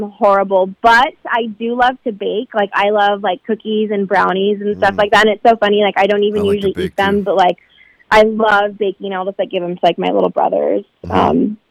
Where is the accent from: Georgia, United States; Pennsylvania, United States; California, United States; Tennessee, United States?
California, United States; Santa Barbara; I'm from Santa Barbara, so it was at the Santa Barbara Bowl.